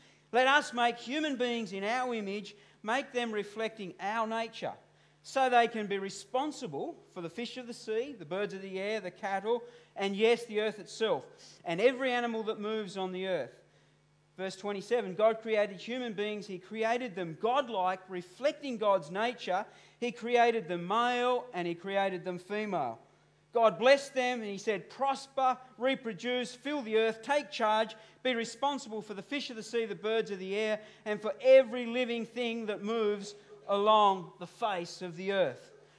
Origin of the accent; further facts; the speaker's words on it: Australia; But for me, no, I'm just an Aussie bloke.